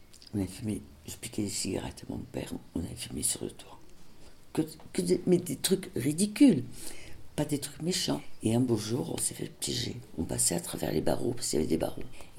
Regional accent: Dakar, Senegal; born there; Voilà, je suis née là-bas. Je suis née à Dakar.

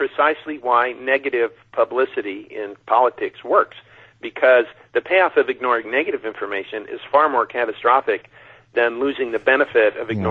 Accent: California, United States; When I grew up out in the Mojave Desert

